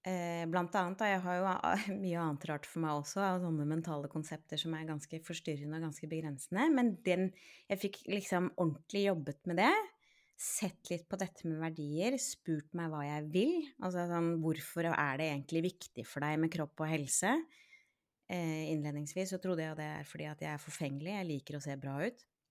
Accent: Hvasser, Vestfold, Norway; now in Tjøme, Norway; jeg er jo egentlig fra Hvasser, men nå bor jeg på Tjøme.

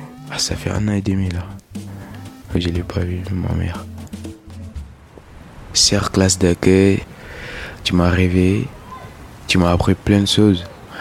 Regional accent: Senegal; j'ai 17 ans. J'ai grandi au Sénégal.

